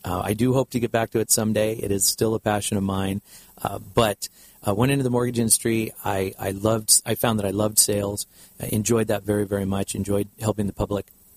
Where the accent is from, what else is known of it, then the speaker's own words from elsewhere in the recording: Seal Beach, California, United States; Yes, I was born and raised in Seal Beach, so I'm an Orange County native, and went away to school for a few years at the University of Wisconsin, and then came home